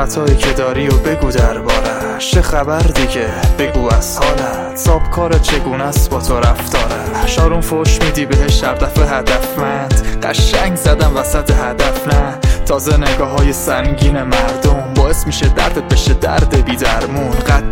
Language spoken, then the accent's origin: Persian; Iran; خواسته یا نخواسته تحقیر کردیم، به عنوان یه ایرانی معذرت میخوام.